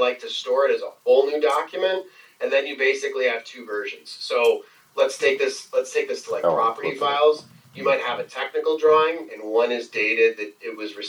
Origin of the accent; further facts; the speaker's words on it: New York, United States; here in New York is like, and I'm sorry, I'm from New York